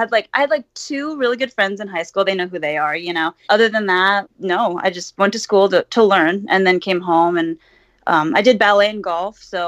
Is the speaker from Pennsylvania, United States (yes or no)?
no; Huntington Beach, California, United States; Yeah, I'm from Huntington Beach. I went to a private Catholic school.